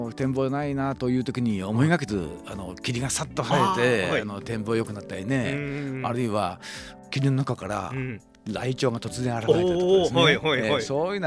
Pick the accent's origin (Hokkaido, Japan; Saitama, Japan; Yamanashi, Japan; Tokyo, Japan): Yamanashi, Japan; Minobu; 私の故郷は今の身延町なんですけども